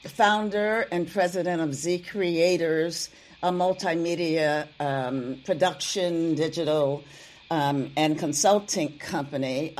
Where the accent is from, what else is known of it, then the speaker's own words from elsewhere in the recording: New York City, New York, United States; I was born and raised in New York City, one block from the Apollo Theater was where I was born on 124th Street.